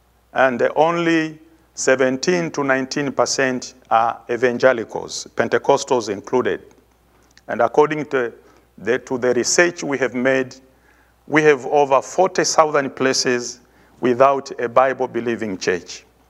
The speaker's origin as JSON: {"language": "English", "country": "Tanzania", "said": "And in the south, we are bordering Zambia, Malawi, and Mozambique. On the eastern part, we are bordering Indian Ocean"}